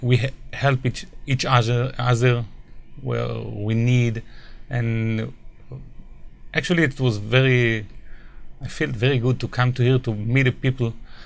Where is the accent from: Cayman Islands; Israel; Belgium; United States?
Israel; I'm from Israel